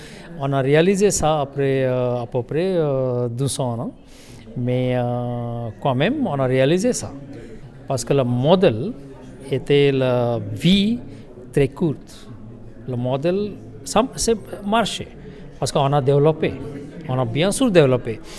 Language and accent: French; India; French is a second language; je viens d'Inde